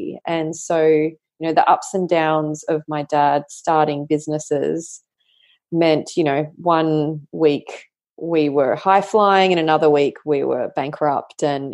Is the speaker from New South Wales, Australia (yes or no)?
no; Queensland, Australia; also born or lived in Amsterdam, Netherlands; I was born in Amsterdam and raised in Queensland to some immigrant parents. My mother's Dutch, my father's Egyptian